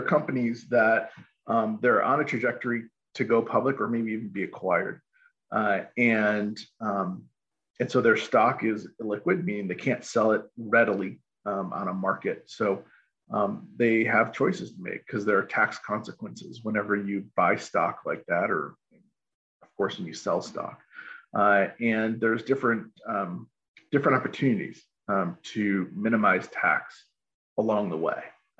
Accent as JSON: {"language": "English", "town": "Chicago", "region": "Illinois", "country": "United States", "tie": "born or raised there", "said": "I grew up in Chicagoland as a kid, and then ended up getting into accounting"}